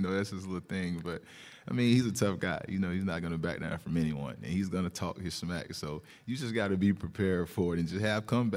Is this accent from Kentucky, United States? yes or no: no; Florida, United States; So I'm like, man, I'm from Florida.